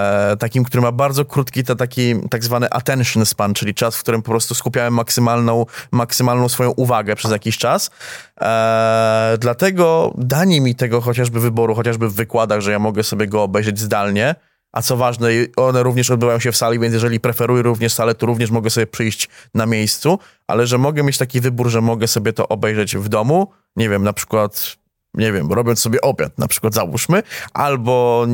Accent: Lesser Poland, Poland; ja akurat jestem stąd, pochodzę właśnie ze wsi, powiedziałbym koło Nowego Sącza, ale no jestem relatywnie blisko miasta

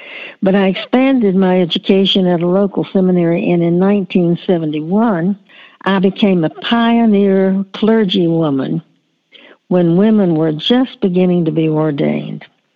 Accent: Virginia, United States; Well, I am now retired and living in North Carolina, but I grew up in Virginia and in a large church-going family

